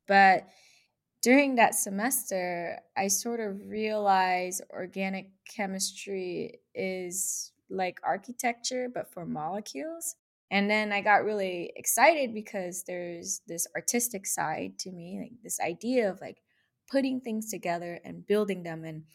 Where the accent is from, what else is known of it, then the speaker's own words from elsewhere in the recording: San Jose, California, United States; I grew up in San Jose, California. My mom did middle school, my dad did high school, immigrants